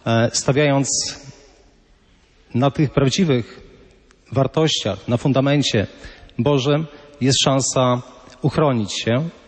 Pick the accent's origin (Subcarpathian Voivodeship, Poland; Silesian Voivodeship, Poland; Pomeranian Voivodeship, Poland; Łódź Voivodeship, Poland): Pomeranian Voivodeship, Poland; Tak, jesteśmy z Kaszub, tak jak ojciec nas tutaj przedstawił. Jesteśmy Kaszubami, tak?